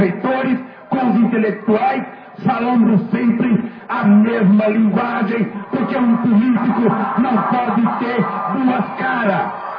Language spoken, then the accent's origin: Portuguese; Garanhuns, Pernambuco, Brazil; born there; até em Garanhuns, onde eu nasci